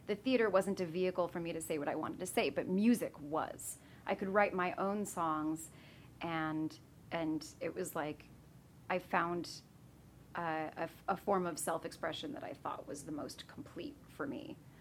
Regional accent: Salt Lake City, Utah, United States; So I am a singer-songwriter, and I grew up in Salt Lake City, and cool.

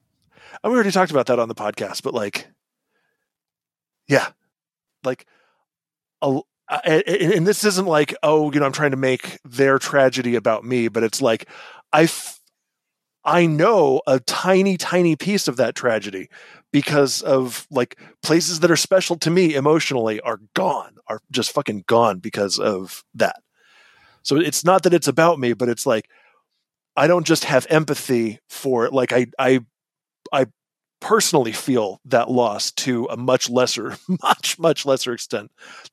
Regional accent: San Diego, California, United States; I grew up in San Diego. So, you know, of course, I love the ocean.

